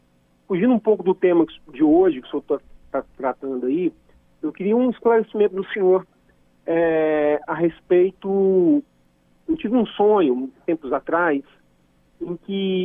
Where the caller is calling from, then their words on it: Brasília, Federal District, Brazil; Sou de Brasília.